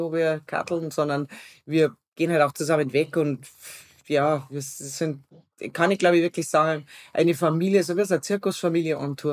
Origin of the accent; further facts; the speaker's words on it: Germany; Wir als Deutsche werden uns daran gewöhnen müssen, das Gürtelchen enger zu schnallen.